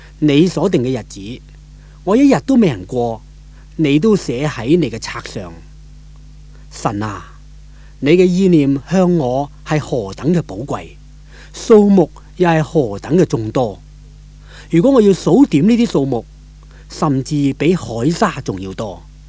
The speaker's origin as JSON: {"language": "Cantonese", "country": "Hong Kong", "tie": "born or raised there", "said": "我在香港出世，也都在香港长大，惯了一个很热闹很多人的环境。"}